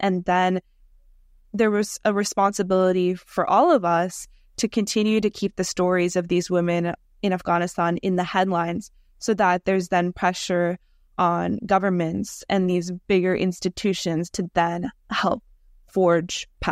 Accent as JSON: {"language": "English", "country": "United States", "tie": "born or raised there", "said": "I, growing up in the United States, I think I had an understanding"}